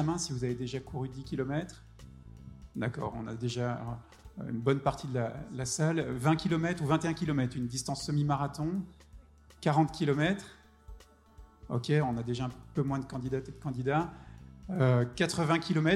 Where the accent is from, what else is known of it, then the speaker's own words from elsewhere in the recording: Bourgogne-Franche-Comté, France; now in Paris, France; Je suis jurassien, voilà, je suis pas parisien, même si j'habite Paris.